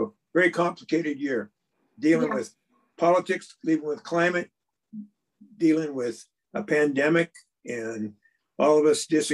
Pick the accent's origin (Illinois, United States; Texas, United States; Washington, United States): Washington, United States; Burien; now in Seattle, United States; I'm a third generation Washingtonian. My dad was a mailman. I grew up in Burien. Now I live in North Seattle.